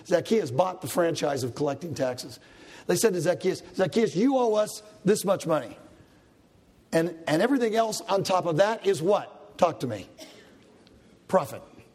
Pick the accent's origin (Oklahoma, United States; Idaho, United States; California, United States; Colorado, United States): California, United States; because I'm a Californian and I root for out west.